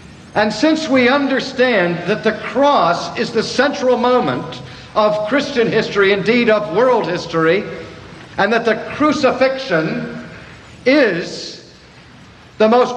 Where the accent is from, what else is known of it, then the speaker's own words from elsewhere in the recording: Pittsburgh, Pennsylvania, United States; growing up in Pittsburgh in western Pennsylvania, one of my great heroes was a baseball player from a steel mill town just across the river from where I went to high school.